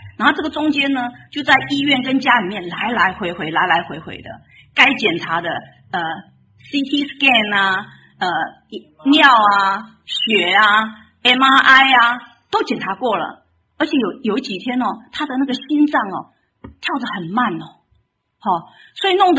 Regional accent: Taiwan; 你们叫小白菜，我们台湾人叫青江菜

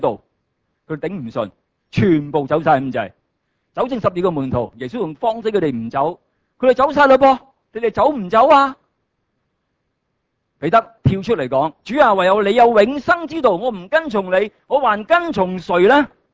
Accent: Hong Kong; 我哋香港人

